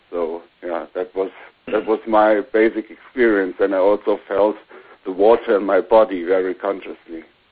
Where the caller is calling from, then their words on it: western Germany, Germany; I'm calling from Western Germany.